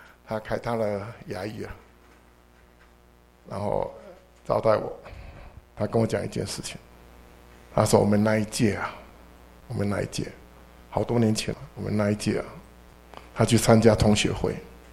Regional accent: Taiwan; 过去啊，我是台湾来的。

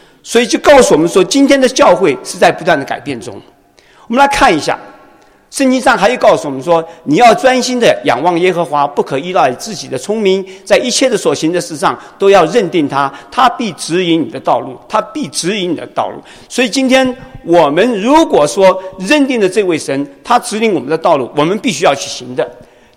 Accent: Taiwan; also born or lived in Shanghai; now in United States; 我是在上海生的，但是我在台湾长大的。

